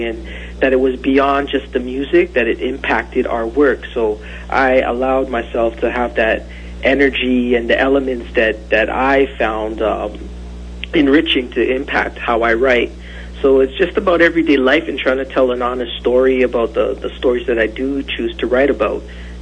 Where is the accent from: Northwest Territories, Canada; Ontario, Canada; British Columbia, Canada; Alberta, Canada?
Ontario, Canada; Scarborough; a lot of it is just my background, things I've been around growing up in Scarborough.